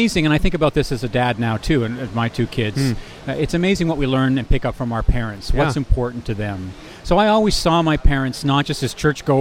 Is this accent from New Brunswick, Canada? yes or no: yes; Moncton, New Brunswick, Canada; And the area around it is beautiful. And yeah. It was a wonderful place to grow up.